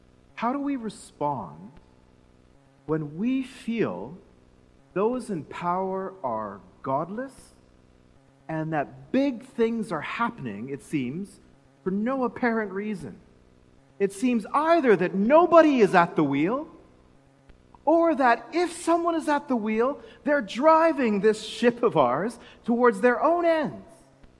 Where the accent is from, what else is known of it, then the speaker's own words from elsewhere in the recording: Canada; my home country of Canada